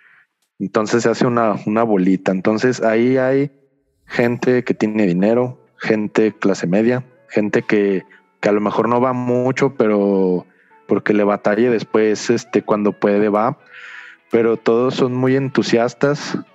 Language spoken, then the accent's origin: Spanish; Aguascalientes, Mexico; sí me costó un poco de trabajo salirme de Aguascalientes e irme a otros estados a estudiar cosas. Y si veo la oportunidad de llevárselo a mi tierra